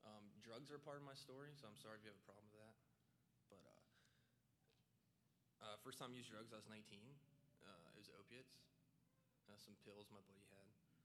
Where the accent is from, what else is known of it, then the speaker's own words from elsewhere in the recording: Canton, Ohio, United States; born there; I was born in Canton, Ohio in 1982.